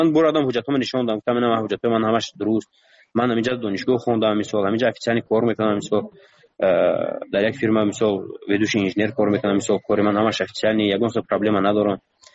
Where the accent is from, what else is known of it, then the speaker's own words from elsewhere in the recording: Tajikistan; من گفتم من تاجیکم گفتم از تاجیکستانم